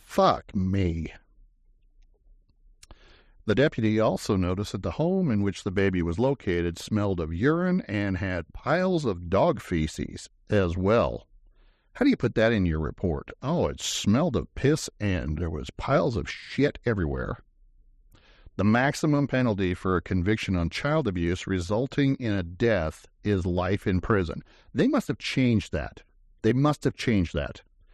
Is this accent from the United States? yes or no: yes; Marquette, Nebraska, United States; And in my hometown of Marquette, Nebraska, actually, this happened right next door to the house that I grew up